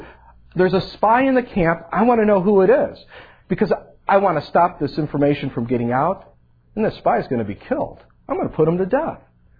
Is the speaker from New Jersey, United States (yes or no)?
no; Chicago, Illinois, United States; That was a word of knowledge, bringing me up to Wisconsin, Packer country. I mean, think about it. I was from Chicago.